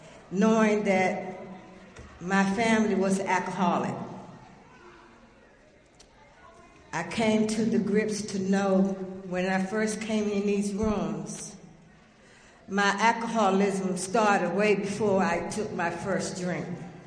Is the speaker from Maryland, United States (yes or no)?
yes; Maryland, United States; I'm from Southern Maryland, and I left home when I had my first child.